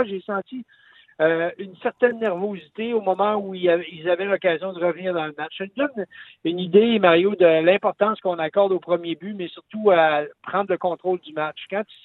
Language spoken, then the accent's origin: French; Quebec, Canada; comme on dit chez nous au Québec